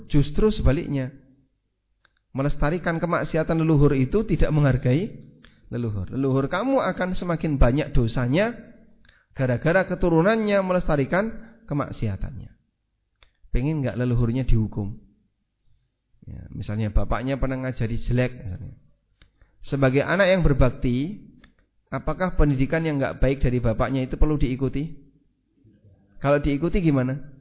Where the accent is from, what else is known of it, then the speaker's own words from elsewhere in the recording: Java, Indonesia; Kita, saya orang Jawa, dia juga orang Jawa.